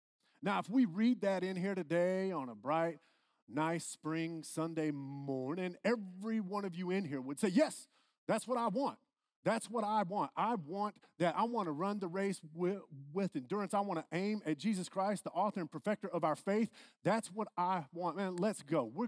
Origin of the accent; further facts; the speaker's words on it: South Carolina, United States; I'm from South Carolina. That is how it's pronounced. We have more pecans there than you hear.